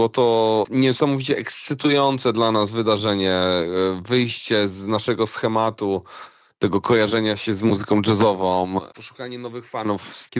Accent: Gdańsk, Pomeranian Voivodeship, Poland; przez to, że my jesteśmy z Gdańska, czyli już no, na tym skraju Polski, z północy

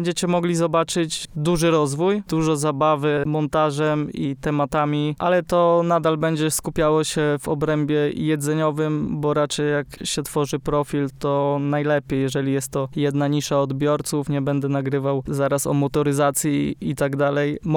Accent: Brodnica, Kuyavian-Pomeranian Voivodeship, Poland; bo ja sam jestem z Brodnicy. To jest jakieś 120 kilometrów od Olsztyna.

